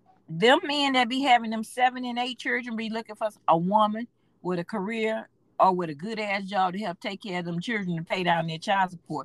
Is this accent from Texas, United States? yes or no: yes; Houston, Texas, United States; But I'm from the hood. I'm from the ghetto. I'm from Fifth Ward, Texas. You can't be stuck up from the ghetto.